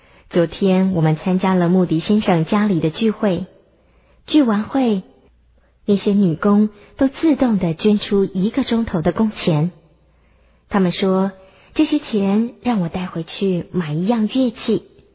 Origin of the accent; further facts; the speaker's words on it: China; 马里逊是第一位远渡重洋把福音带给我们中国人的宣教士